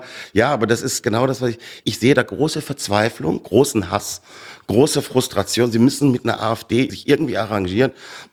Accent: Bavaria, Germany; also born or lived in Ruhr area; Ich bin in Bayern aufgewachsen, Herr Lindner, also müssen Sie mir nichts erzählen, was ich da an Alltagsrassismus, ich bin selber ausgegrenzt worden, weil ich aus dem Ruhrgebiet komme

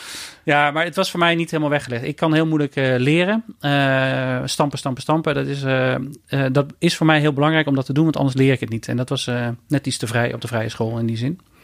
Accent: Eindhoven, North Brabant, Netherlands; ik ben opgegroeid in Eindhoven. En aan de oostkant, als ik het goed zeg.

